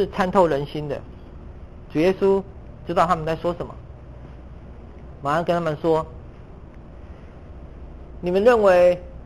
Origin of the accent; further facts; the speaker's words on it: China; 我们以为我们经济发展好，我们国力强大了，别人就不敢欺负我们了，我们中国人就出头天了